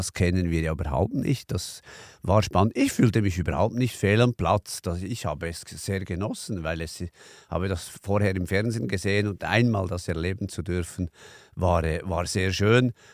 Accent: Bern, Switzerland; Ich bin ja als Bauernsohn im Berner Oberland aufgewachsen und in einer bescheidenen Familie, würde ich sagen.

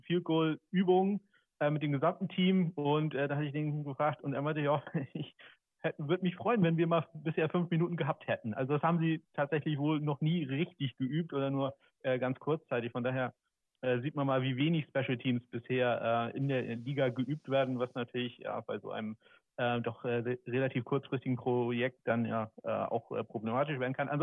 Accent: Kiel, Schleswig-Holstein, Germany; Und als Kieler bin ich so ein bisschen in Hamburg affin.

